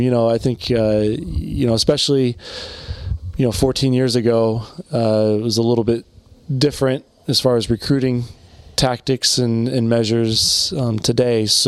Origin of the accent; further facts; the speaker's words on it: Midwest, United States; growing up in the Midwest, never really left the Midwest